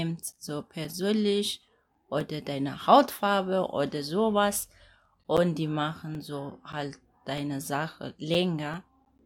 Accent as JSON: {"language": "German", "country": "Ethiopia", "second_language": "German", "moved": "yes", "lives_now": "Germany", "said": "ich komme aus Äthiopien"}